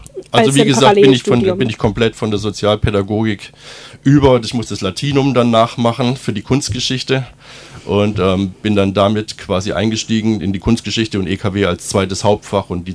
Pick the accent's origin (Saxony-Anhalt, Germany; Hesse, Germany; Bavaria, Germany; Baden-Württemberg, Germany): Baden-Württemberg, Germany; Böblingen; born there; now in Tübingen, Germany; ich bin 1967 in Böblingen geboren, habe es in meinem Leben immerhin bis Tübingen geschafft, also ich gehöre quasi zum deutschen Jet-Set, und bin dann nach dem Zivildienst nach Tübingen zum Studium gekommen